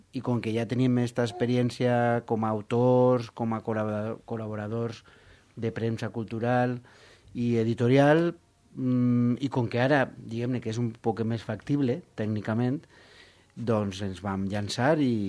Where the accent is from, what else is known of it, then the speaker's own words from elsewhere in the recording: Valencia, Valencian Community, Spain; jo soc de València.